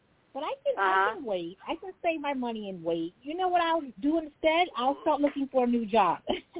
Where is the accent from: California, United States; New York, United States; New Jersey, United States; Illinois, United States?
New York, United States; Freeport; born there; Long Island, Freeport, Long Island.